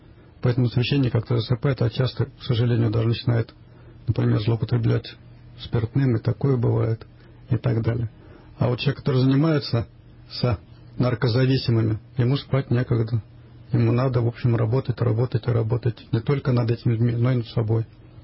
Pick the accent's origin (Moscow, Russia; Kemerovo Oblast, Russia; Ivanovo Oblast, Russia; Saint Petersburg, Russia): Ivanovo Oblast, Russia; сам я тоже из Ивановской области, как раз этих людей предметно знаю.